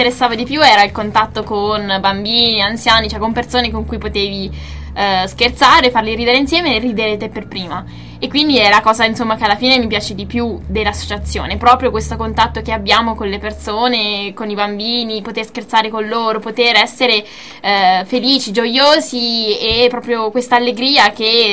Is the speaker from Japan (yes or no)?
yes; Japan; No, no, non vabbè, sono giapponese.